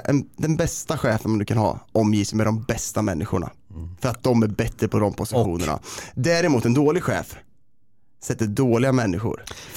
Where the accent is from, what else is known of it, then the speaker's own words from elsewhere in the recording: Karlskoga, Örebro County, Sweden; den världen jag kommer ifrån, Karlskoga